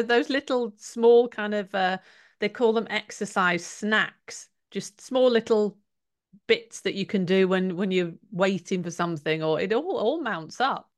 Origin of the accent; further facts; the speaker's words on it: United Kingdom; because I'm British